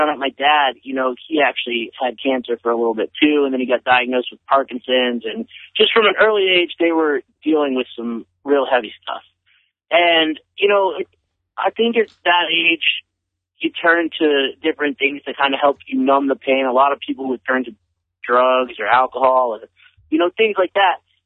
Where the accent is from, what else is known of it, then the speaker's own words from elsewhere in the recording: Houston, Texas, United States; I grew up in Houston, like we talked about, and I had my mom was from Alabama, my dad was from Texas.